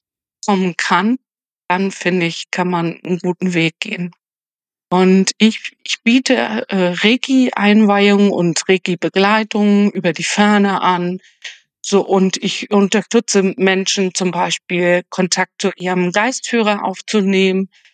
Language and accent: German; Northern Germany, Germany; born there; 57 Jahre alt. Ich wohne südlich von Darmstadt. Und wie man vielleicht so ein ganz klein bisschen vom Dialekt hört, bin ich ein gebürtiges Nordlicht.